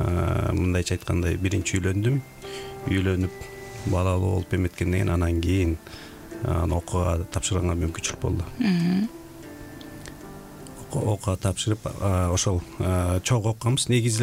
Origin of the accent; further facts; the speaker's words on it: Tokmok, Chuy Region, Kyrgyzstan; Ошондо мен өзүм ооба Чүйдөн болом, Токмок жергесинен.